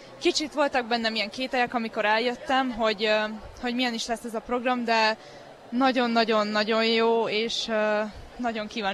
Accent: Szeged, Csongrád-Csanád, Hungary; Én Szegedről jöttem, a Piarista gimiből.

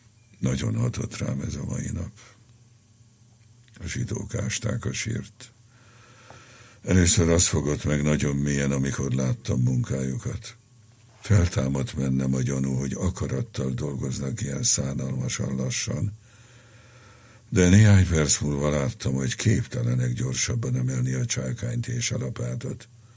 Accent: Pápa, Veszprém County, Hungary; Mint pápai gyerek magam is laktam zsidóházban, zsidóházi úrral. Mindig voltak zsidó játszótársaim.

